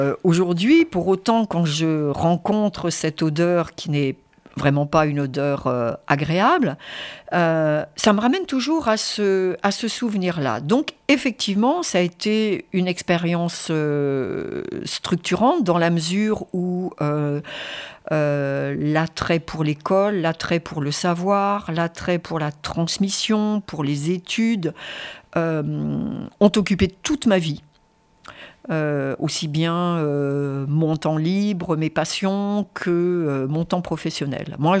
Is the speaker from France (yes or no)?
yes; Normandy, France; moved away as an adult; je suis arrivée dans l'Ain il y a une grande trentaine d'années maintenant. Et je suis originaire de Normandie, du département de l'Orne.